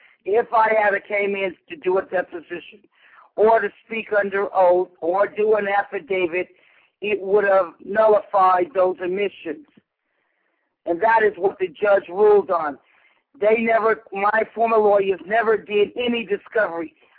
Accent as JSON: {"language": "English", "region": "New York", "country": "United States", "said": "And I'm not afraid. I'm a New Yorker."}